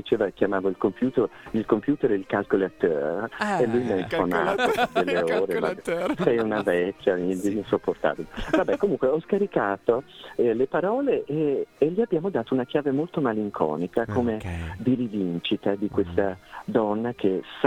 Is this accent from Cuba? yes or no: yes; Cuba; perché sono cresciuta a Cuba, dove le bambine avevano già il seno a 12 anni